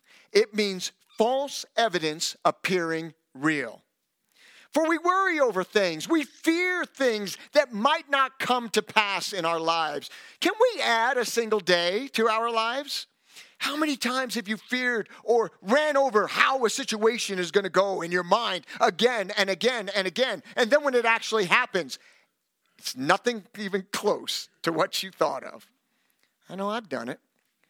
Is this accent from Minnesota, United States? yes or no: no; New York, United States; In my hometown, back in New York, when you walked in, on the left side was a statue of Joseph with a bunch of candles under it.